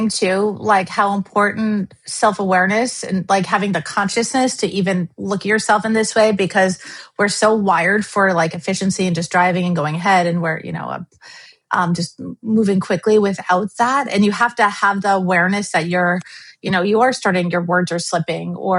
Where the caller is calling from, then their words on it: New York, United States; I'm on the road right now. I'm calling in from New York, but I've been like multiple cities right now.